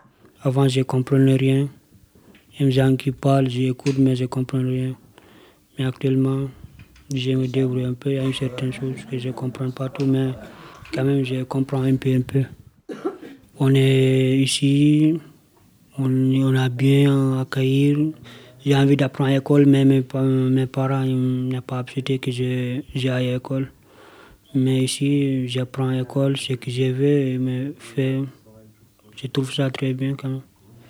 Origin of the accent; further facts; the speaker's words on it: Senegal; Je viens d'Afrique, à Sénégal, je suis étudiant.